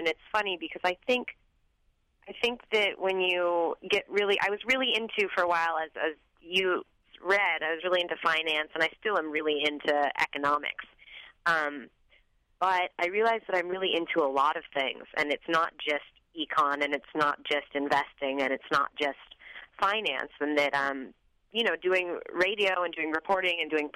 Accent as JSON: {"language": "English", "town": "Oakland", "region": "California", "country": "United States", "tie": "born or raised there", "also_born_or_lived": "Berkeley", "said": "Yeah, I grew up in Oakland and Berkeley, California"}